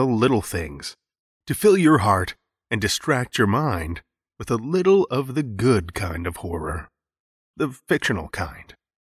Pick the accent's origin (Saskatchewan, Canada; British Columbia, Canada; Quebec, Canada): Saskatchewan, Canada; Saskatoon; This week, here in my hometown of Saskatoon, finally saw the first real emergence of spring.